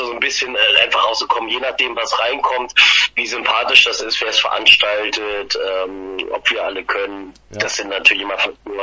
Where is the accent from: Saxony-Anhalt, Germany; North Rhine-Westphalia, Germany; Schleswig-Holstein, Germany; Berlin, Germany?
Schleswig-Holstein, Germany; Ratzeburg; Ja, ich komme von dir aus ganz aus dem Süden, Ratzeburg, eine wunderschöne kleine Stadt, aber zwischen Hamburg und Lübeck ist eher das südliche Schleswig-Holstein.